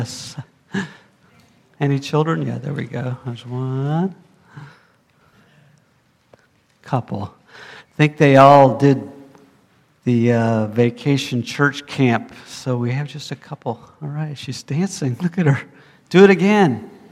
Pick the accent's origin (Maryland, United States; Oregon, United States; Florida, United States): Florida, United States; Riviera Beach; I grew up in Florida. I grew up in Riviera Beach.